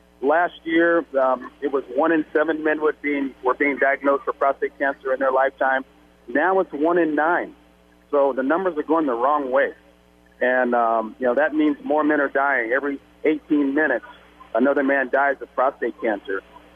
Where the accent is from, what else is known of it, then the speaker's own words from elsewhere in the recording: Los Angeles, California, United States; But I grew up in Los Angeles, and where the Lakers and the Dodgers and USC and UCLA